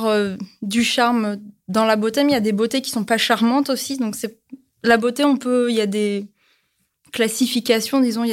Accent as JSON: {"language": "French", "town": "Toulon", "region": "Provence-Alpes-Côte d'Azur", "country": "France", "said": "je viens de Toulon. Donc, enfin, une provinciale."}